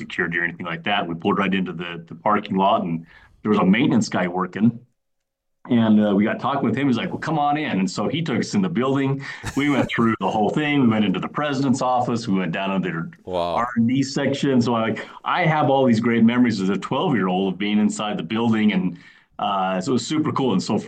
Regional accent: Utah, United States; And so what was really fun is because I was the kid from Utah. There was like three or four of us interns there, and I was a kid from Utah, so they assigned me the Browning account.

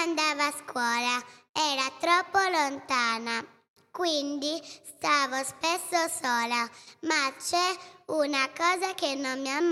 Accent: Ulassai, Sardinia, Italy; Sono nata nel lontano 1919 in un paesino della Sardegna. Ulassai.

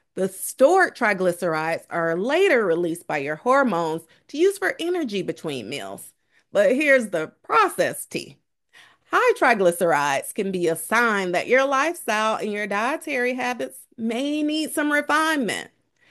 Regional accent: Atlanta, Georgia, United States; Now, folks, I'm originally from Atlanta, so I've seen my fair share of traffic jams.

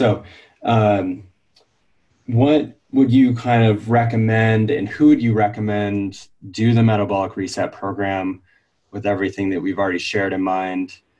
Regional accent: New England, United States; So like for me, I grew up in Northern New England

